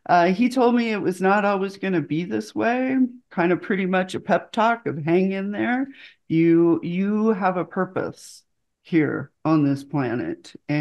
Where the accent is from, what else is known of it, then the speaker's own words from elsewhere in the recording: Seattle, Washington, United States; Because I grew up in Seattle, my brother was in the grunge scene.